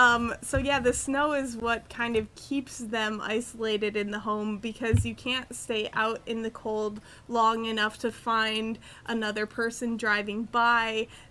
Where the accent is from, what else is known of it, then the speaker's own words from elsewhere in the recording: Grand Rapids, Michigan, United States; I'm from Grand Rapids. I'm actually, that's where I'm flying tonight.